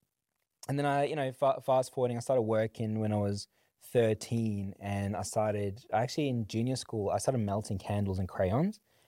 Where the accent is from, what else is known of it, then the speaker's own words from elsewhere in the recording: South Africa; growing up in South Africa, to a family that wasn't rich at all, like a single mom, lived with my grandparents pretty much my entire, you know, childhood life.